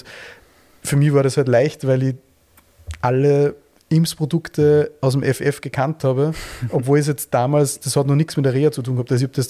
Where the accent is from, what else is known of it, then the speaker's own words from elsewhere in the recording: Austria; Also zu Tonet als Österreicher da keinen Bezug zu haben, ist fast unmöglich